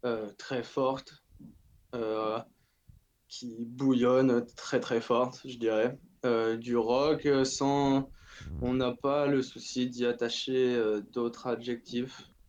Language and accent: French; Tours, Centre-Val de Loire, France; On est de Tours.